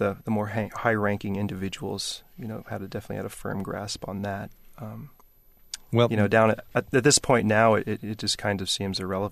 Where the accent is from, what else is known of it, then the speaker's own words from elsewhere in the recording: United States; There were a lot of people that didn't, and I'm sure me being an American had something to do with that.